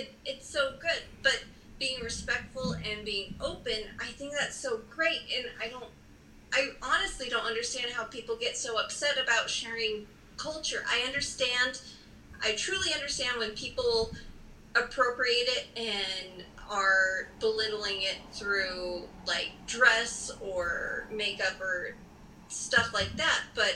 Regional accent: Nevada, United States; I am a white lady. I am from Northern Nevada, and there's great Mexican food in Nevada

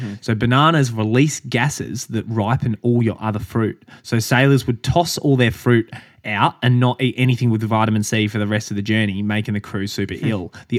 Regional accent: Australia; see, I'm a Aussie bloke. I'm trying.

